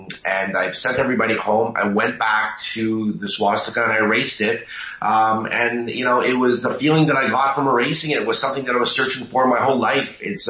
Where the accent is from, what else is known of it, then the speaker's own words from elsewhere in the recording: Montreal, Quebec, Canada; So basically, I'm from Montreal, Canada